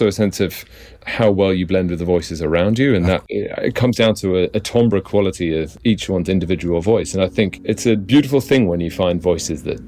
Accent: Oxford, South East England, United Kingdom; moved away as an adult; also born or lived in York; now in London, United Kingdom; I grew up in Oxford, sang in lots of choirs there. I then went on to study in the north of England in York University. And as soon as I graduated, I moved to London

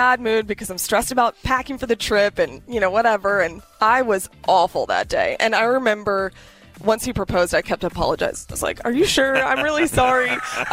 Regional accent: Florida, United States; I grew up in South Florida, and I wanted something the polar opposite of where I grew up, and that would be Oxford, Mississippi.

